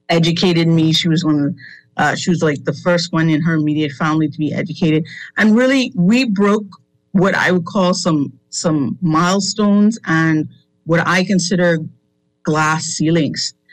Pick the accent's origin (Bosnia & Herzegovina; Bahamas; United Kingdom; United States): Bahamas; And so to be in my home country and see the way things are in this billion-dollar economy and that we don't have more Bahamians rising up